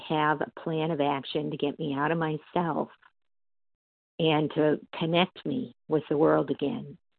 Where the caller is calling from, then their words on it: Massachusetts, United States; Yes, I am from Massachusetts, and thank you for your service.